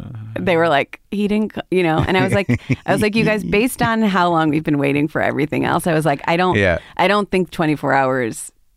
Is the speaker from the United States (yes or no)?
yes; Midwest, United States; I'm coming from the Midwest. I don't know anything.